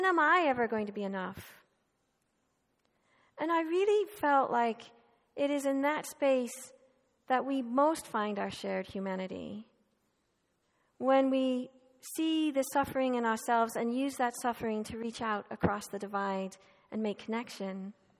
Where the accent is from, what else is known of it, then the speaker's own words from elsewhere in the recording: Ireland; I grew up in the Republic of Ireland, but my mother, of course, is from Northern Ireland.